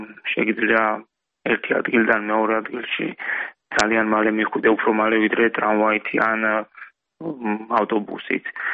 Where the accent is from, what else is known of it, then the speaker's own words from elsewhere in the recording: Atskuri, Samtskhe-Javakheti, Georgia; მე ჩემ სოფელში აწყურში გავატარე ბავშვობა და იქ თითქმის ყოველდღე დავსტერნოდი ხოლმე ველოსიპედით